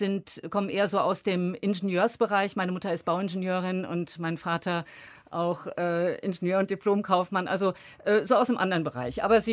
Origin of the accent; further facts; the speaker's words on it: Frankfurt, Hesse, Germany; also born or lived in Wetterau; ich bin die ersten Jahre in Frankfurt aufgewachsen und dann mit meinen Eltern in die hessische Provinz gezogen, in die Wetterau